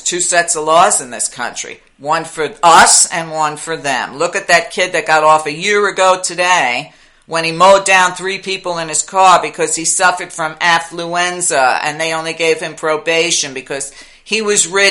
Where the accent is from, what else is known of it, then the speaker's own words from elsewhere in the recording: Brooklyn, New York, United States; I grew up in Brooklyn. It would take a whole lot less than this.